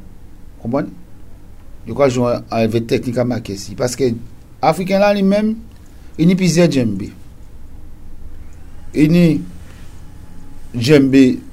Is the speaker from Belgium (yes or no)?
no; Guadeloupe; moved away; Mais depuis qu'on a quitté la Guadeloupe, on a une soeur, c'est comme Marie Galante. Depuis qu'on a quitté le sol guadeloupéen, on a joué un Kisika.